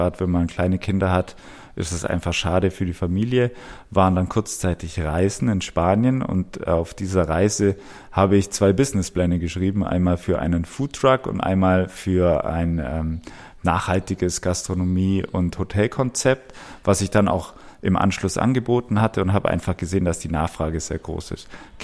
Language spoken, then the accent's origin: German; Ulm, Baden-Württemberg, Germany; Also ich bin in Ulm geboren, in der Frauenklinik, bin stolzer Ulmer, bin aufgewachsen in Ulm-Jungingen und habe da auch Fußball gespielt, habe natürlich eine wunderschöne Kindheit da verbracht, war in der Schule, in der Elli-Heuss-Realschule, habe da meinen Abschluss gemacht und bin dann erst ins Allgäu.